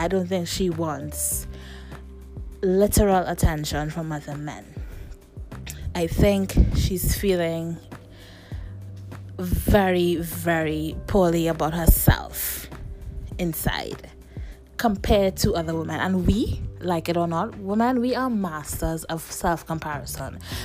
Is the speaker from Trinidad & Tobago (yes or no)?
yes; Trinidad & Tobago; as a West Indian woman, as a Trinidadian by birth, born and raised for most of my life at least